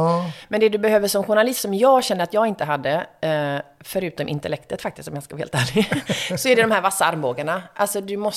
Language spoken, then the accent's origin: Swedish; Gothenburg, Västra Götaland County, Sweden; Ja, alltså som göteborgare.